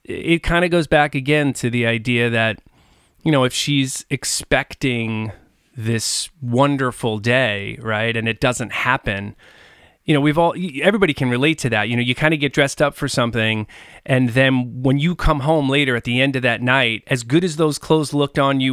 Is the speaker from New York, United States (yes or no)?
yes; New York, United States; growing up on Long Island, you know, it's kind of like if you grow up in Jersey, it's … If you grow up on Long Island, it's